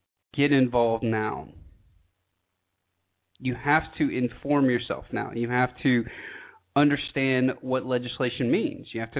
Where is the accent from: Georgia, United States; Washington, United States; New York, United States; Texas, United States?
Georgia, United States; I grew up in Georgia, rural Georgia. I mean, everybody had guns.